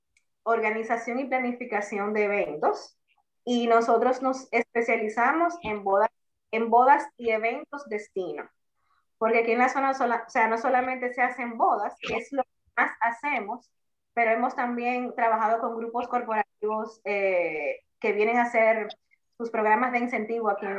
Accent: Santo Domingo, Dominican Republic; Yo soy originalmente de Santo Domingo, pero vine aquí a Santa Ana en el 2007.

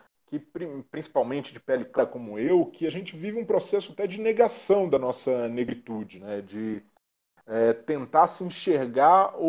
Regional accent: Belo Horizonte, Minas Gerais, Brazil; Sou de um bairro de periferia de Belo Horizonte, um bairro mais pobre

